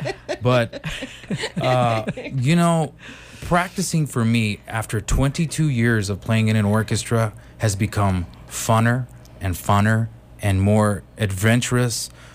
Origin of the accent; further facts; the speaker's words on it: Las Cruces, New Mexico, United States; And even here, when I was growing up in Las Cruces and playing, it was a lot of fun